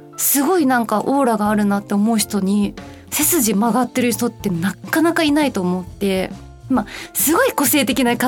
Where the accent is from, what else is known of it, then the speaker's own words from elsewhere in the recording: Osaka, Japan; 私の地元でもある大阪なので